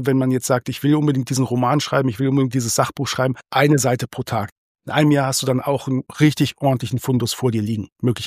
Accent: Northern Germany, Germany; für mich als Norddeutscher

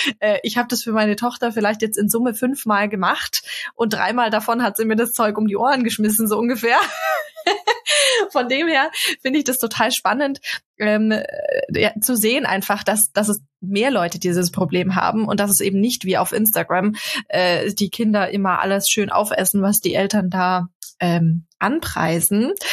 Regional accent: Bavaria, Germany; bei uns in Bayern

